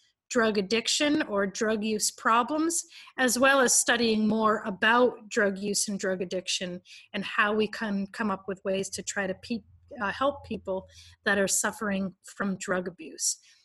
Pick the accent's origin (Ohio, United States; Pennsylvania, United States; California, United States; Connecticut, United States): Connecticut, United States; Stafford Springs; I grew up in Stafford Springs, Connecticut, and I went to college 15 miles down the road from my parents.